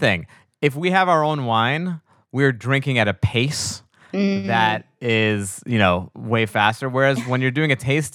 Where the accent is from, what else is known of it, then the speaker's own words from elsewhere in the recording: New York, United States; like I'm from New York and I'm like a pizza nerd